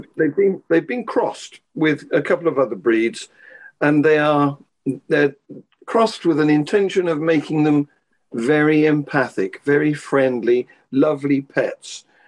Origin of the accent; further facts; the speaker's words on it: England, United Kingdom; I'm an Englishman, and I don't do emotions, happy or sad.